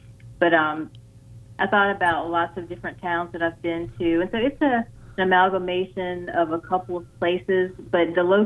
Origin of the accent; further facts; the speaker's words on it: North Carolina, United States; But you know, I'm from North Carolina originally.